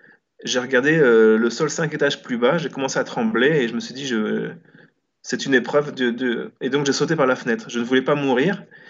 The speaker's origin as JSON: {"language": "French", "region": "Brittany", "country": "France", "tie": "born there", "said": "je suis né en Bretagne, d'une famille catholique pratiquante"}